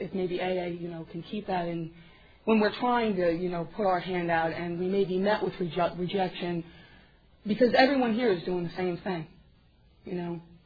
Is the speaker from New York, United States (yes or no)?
yes; St. James, New York, United States; I am an alcoholic, and I'm from St. James, Long Island, New York.